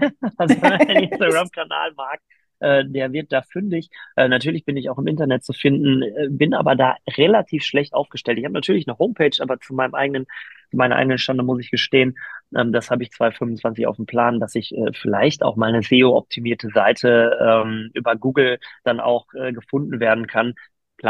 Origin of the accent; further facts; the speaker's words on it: Gelsenkirchen, North Rhine-Westphalia, Germany; Ich komme aus Gelsenkirchen